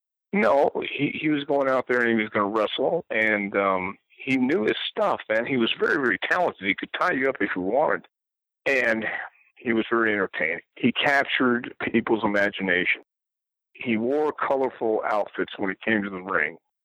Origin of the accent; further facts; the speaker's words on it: El Paso, Texas, United States; because I came from El Paso. You know, I knew where Chavo came from.